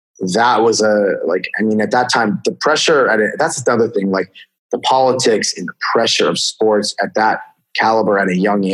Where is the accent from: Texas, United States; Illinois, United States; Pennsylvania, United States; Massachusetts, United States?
Texas, United States; Houston; born there; My dad is from New York, and they ended up living in moving to Texas at that time. And I was born in Houston